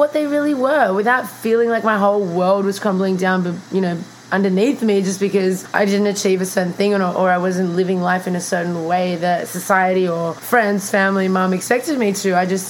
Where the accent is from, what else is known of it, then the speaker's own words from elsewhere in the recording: Australia; English is a second language; also born or lived in Russia; I was bullied in school because I moved from Russia. I grew up in Australia, but when I moved there, I was about 2 years old and couldn't speak any English